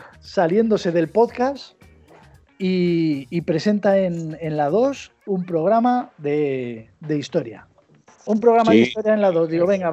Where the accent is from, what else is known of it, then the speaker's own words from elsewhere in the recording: Cuenca, Castilla-La Mancha, Spain; los que somos de Cuenca pues ya la conocíamos desde hace tiempo